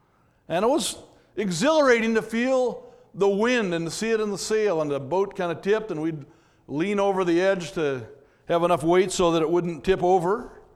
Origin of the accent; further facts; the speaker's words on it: Minnesota, United States; I grew up in Minnesota, as you know, but I hadn't seen a lot of sailboats.